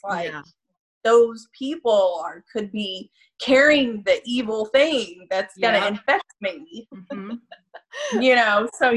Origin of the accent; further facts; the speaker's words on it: the South, United States; but especially growing up in the South, I mean, manners are everything.